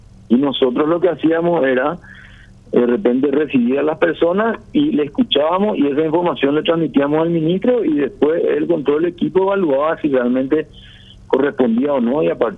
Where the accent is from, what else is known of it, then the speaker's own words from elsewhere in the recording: Paraguay; como ciudadano paraguayo